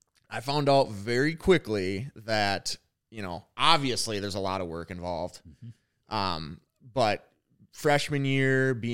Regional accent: Rochester, Minnesota, United States; also born or lived in Fargo; I grew up in the Rochester area. I was born in North Dakota, Fargo, North Dakota, actually. And I was there for a couple years.

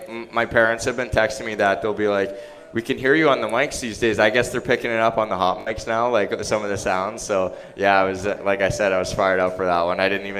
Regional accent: Toronto, Ontario, Canada; now in Nashville, United States; Yeah, well, I grew up in Toronto, so I was a big Leafs fan back in the day.

